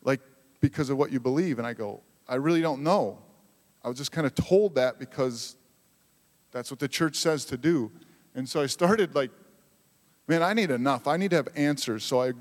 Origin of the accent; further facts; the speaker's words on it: Racine, Wisconsin, United States; I grew up here in Racine. I had some great loving parents that came over from Germany after World War II and didn't have much.